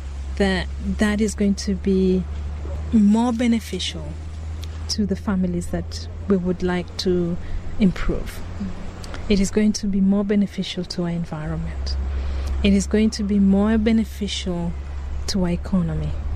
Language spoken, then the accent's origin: English; Rift Valley, Kenya; I come from the Rift Valley. And I've gotten a lot from the women there, from the older people there.